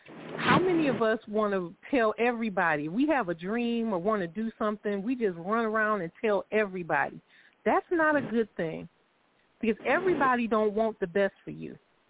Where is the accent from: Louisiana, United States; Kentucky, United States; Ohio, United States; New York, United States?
Ohio, United States; Cleveland; born there; I was born in Cleveland, Ohio. My parents were teenagers, 15 and 17. I was on welfare my entire childhood.